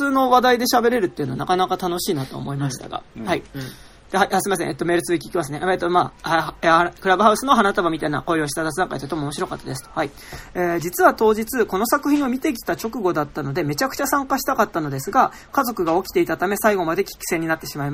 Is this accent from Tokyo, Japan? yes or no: yes; Tokyo, Japan; 自分も東京出身で地方から東京に出てきた人と何度か付き合った経験があるのですが